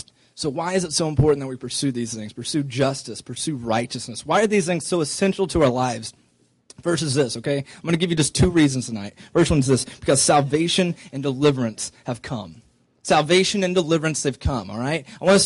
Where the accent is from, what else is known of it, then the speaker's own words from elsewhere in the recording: Oklahoma, United States; For me, I grew up in Oklahoma. I grew up in a church that was itty-itty-bitty.